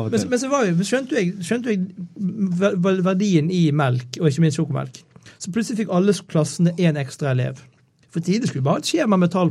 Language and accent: Norwegian; Bergen, Vestland, Norway; Jeg er fra Løvstakken.